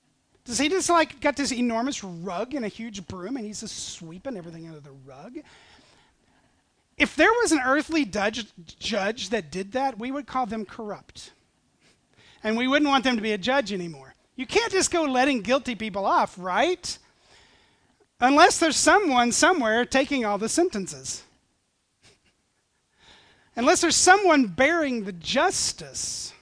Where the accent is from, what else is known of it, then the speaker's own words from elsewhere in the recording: Tennessee, United States; This is going to sound crazy, but I grew up in East Tennessee. I remember the first Catholic I ever met.